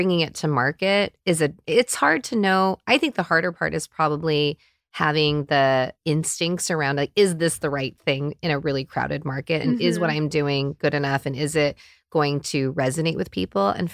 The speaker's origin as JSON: {"language": "English", "country": "United States", "tie": "born or raised there", "said": "I'm in my 40s and I grew up in America, all these things."}